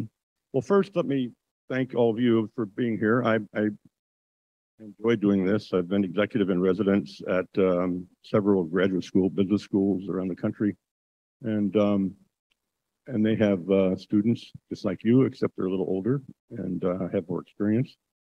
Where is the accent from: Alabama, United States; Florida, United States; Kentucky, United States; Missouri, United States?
Kentucky, United States; So as I progressed, then I'm from Kentucky originally. And went to school there. And Kentucky at that time was always known for basketball.